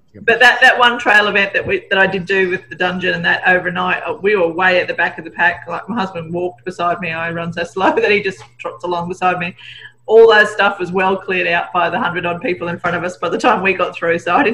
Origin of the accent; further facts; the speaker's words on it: Australia; growing up in Australia, they're seasonal.